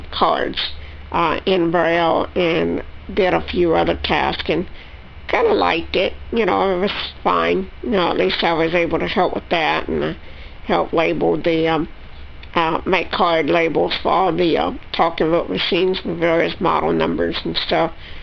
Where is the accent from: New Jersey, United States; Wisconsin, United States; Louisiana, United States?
Louisiana, United States; Shreveport; I was originally from Louisiana, born in Shreveport, Louisiana, in 1962 of December 3rd.